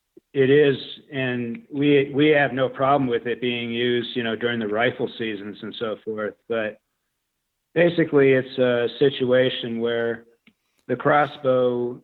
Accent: New England, United States; Well, I grew up in New England and basically had a lot of experience with camping and hiking through Boy Scouts, through my family.

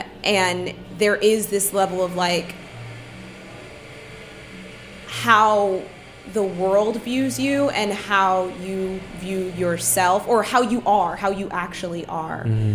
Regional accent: Los Angeles, California, United States; born there; Yeah, I was born in Los Angeles.

